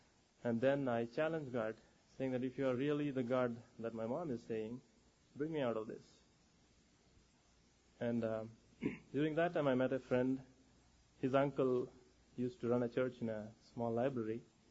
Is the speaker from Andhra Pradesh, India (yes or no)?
yes; Guntur, Andhra Pradesh, India; born there; I come from a Christian family. I was born in South India. It's called Guntur. My grandparents are Christians, and my dad comes from a Christian family. My mom, she has a Hindu background.